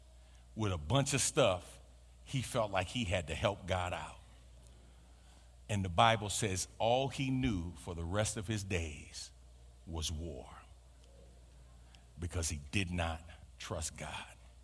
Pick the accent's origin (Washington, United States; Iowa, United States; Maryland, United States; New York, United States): New York, United States; New York City; I grew up in the Jacob Riis Housing Projects, 465 East 10th Street, apartment 13H. Lower East Side of Manhattan